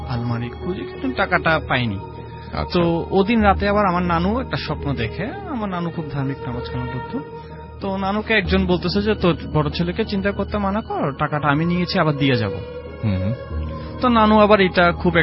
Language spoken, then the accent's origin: Bangla; Chittagong, Chittagong Division, Bangladesh; আমি ছোট থেকে বড় হয়েছি চট্টগ্রামে